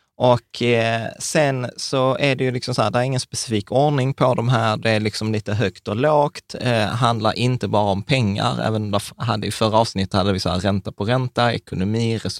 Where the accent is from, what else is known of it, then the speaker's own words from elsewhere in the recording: Sweden; born there; vi är födda i Sverige